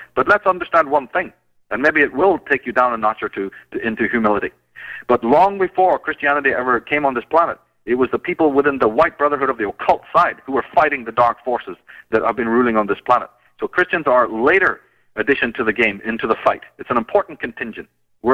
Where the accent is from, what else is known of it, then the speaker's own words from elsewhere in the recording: Belfast, Northern Ireland, United Kingdom; You know, I come from Belfast. I didn't come, you know, 6,000 miles to waste time.